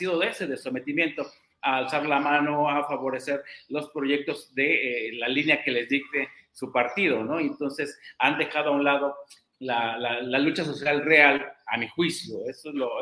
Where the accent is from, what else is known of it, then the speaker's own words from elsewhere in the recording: Oaxaca, Mexico; como oaxaqueño añoro que ojalá nos vaya bien